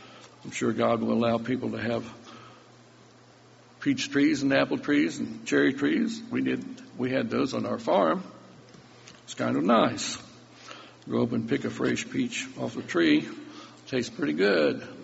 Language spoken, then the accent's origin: English; Illinois, United States; And my home state was Illinois.